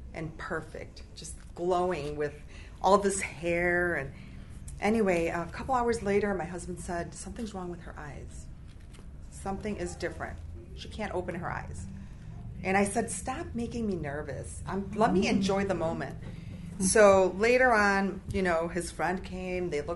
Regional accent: Morris, Illinois, United States; I'm from Morris, Illinois.

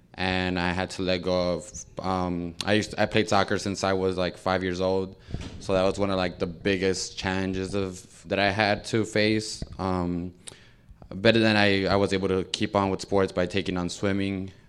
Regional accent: Chicago, Illinois, United States; I decided to go to U of I because I'm from Chicago, could have gone to UIC

